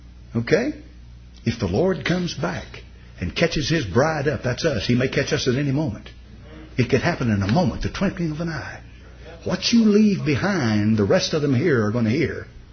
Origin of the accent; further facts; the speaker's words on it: United States; But I'm not an Australian. I'm not a Canadian. I'm not a Brit. I'm an American. This is the land of my nativity.